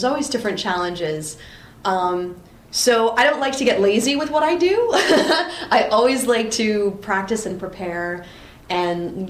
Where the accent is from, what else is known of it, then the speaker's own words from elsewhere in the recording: New Jersey, United States; and then I moved back here to New Jersey. I'm from New Jersey. Yay, Jersey!